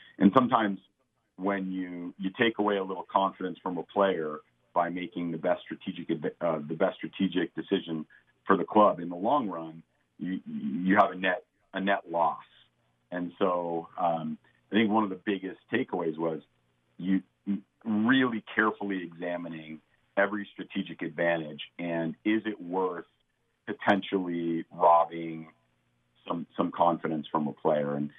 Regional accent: California, United States; I'm from Southern California, but I have a long relationship with the city of San Francisco.

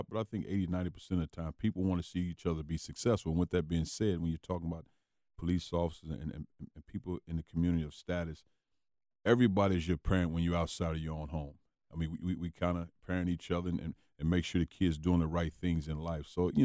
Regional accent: East St. Louis, Illinois, United States; I grew up in East St. Louis, and when you're a young kid and living there, you don't realize that it's tough because that's your home environment

